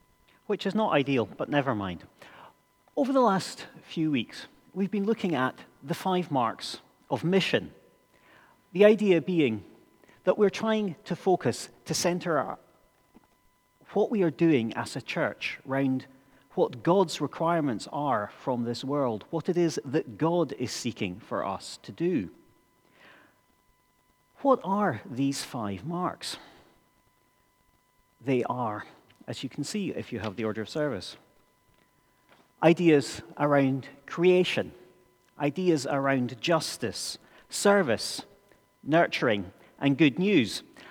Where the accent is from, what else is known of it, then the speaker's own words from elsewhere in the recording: Tain, Scotland, United Kingdom; when I was growing up in Tain in the Highlands, I think I was probably fairly sure who in the church and who in the community round about, who the proper Christians were.